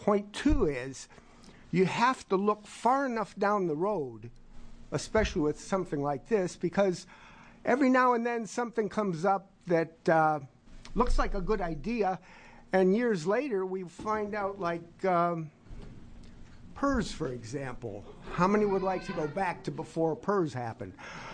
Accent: Chicago, Illinois, United States; I'm a first-generation farmer. I was born and raised in Chicago.

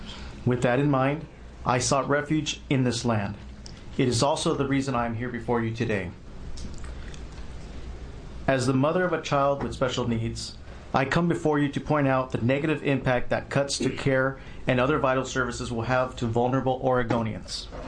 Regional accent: Guatemala; moved away as an adult; now in United States; I am from Guatemala and mother to a child with special needs. I came to the U.S. because the country where I was born was destroyed by the terrors of a 35-year war.

